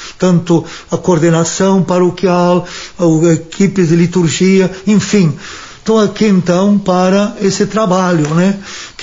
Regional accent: Montauri, Rio Grande do Sul, Brazil; Eu sou natural da pequena cidade de Montauri, a região aqui de Guaporé, Serafina Correia.

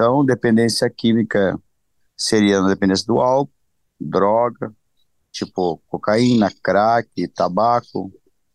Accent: Tapera, Rio Grande do Sul, Brazil; also born or lived in Caxias do Sul; E como eu sou natural de Tapera, mas aqui estive 22 anos em Caxias do Sul

